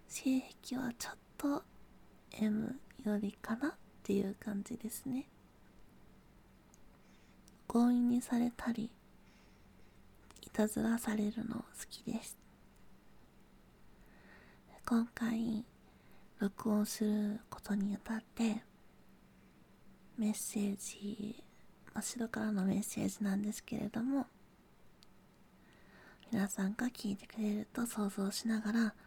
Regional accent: Kanto, Japan; also born or lived in Oita; 出身地は九州です。九州の大分の方で生まれました。ただ育ちは、関東なのであまり訛りは出ないんじゃないかなとは思っています。でも大分弁も話すことはできます。

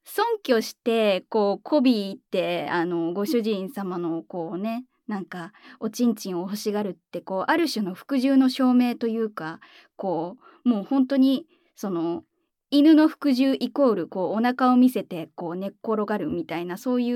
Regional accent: Kyoto, Japan; 深海生まれ京都育ち、声優として活動させていただいております、

